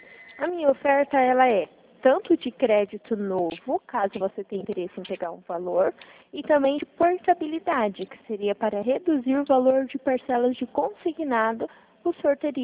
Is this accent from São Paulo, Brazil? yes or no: no; Dourados, Mato Grosso do Sul, Brazil; Dourados.